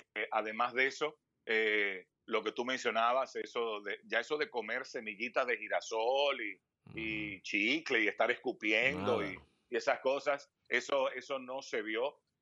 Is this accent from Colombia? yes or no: no; Dominican Republic; Yo soy de República Dominicana y en República Dominicana hemos visto también cómo la curva ha ido de un momento a otro ascendente